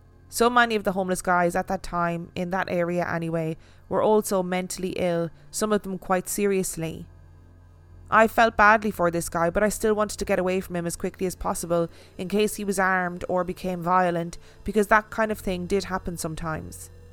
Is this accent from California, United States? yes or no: yes; Monterey, California, United States; Now, I grew up in Monterey, California, and I know all the nearby towns.